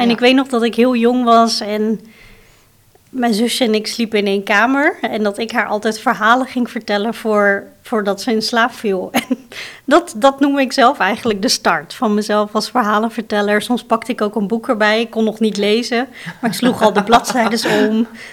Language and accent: Dutch; Almelo, Overijssel, Netherlands; born there; ik ben geboren in Almelo met een zusje en heb een grote familie.